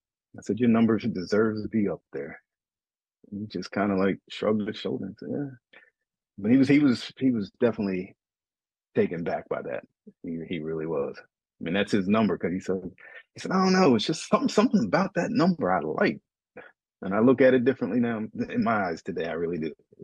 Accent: Wampum, Pennsylvania, United States; so I told him, "Forget it. I want to recognize my hometown." And so Wampum

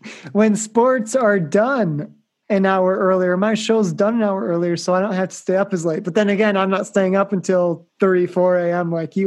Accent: Michigan, United States; I like the Lions because I grew up in Michigan

